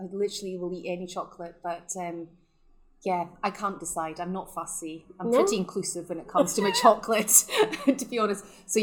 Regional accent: Scotland, United Kingdom; super young, and we've been here forever. So yeah, it is home.

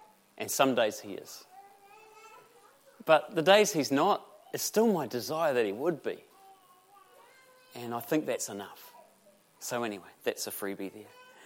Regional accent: New Zealand; because I'm a Kiwi

